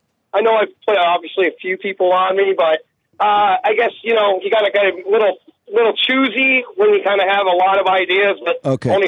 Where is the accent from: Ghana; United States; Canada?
Canada; East Coast; Being a young guy growing up in the East Coast of Canada where, you know, your main sport of everything is hockey from where you live.